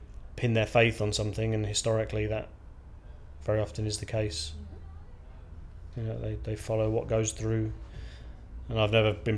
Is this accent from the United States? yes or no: no; Slough, South East England, United Kingdom; born there; also born or lived in Bristol; I mean, I was born in Slough, actually, so I'm kind of and just out of Londoner. Used to, you know, I'd lived in Bristol for a while with mum and dad, got a brother